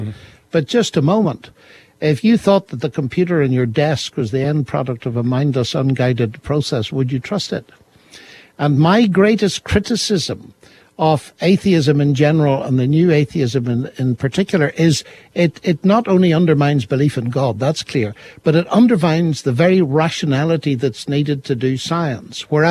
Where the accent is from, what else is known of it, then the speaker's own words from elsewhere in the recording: Northern Ireland, United Kingdom; I come from Northern Ireland, and that's an unusual place to come from because it has a reputation for sectarianism.